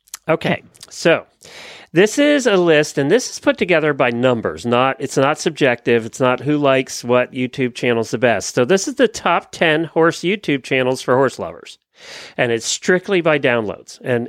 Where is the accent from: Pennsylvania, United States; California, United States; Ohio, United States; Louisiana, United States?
Pennsylvania, United States; And growing up in Lancaster County, I can appreciate it.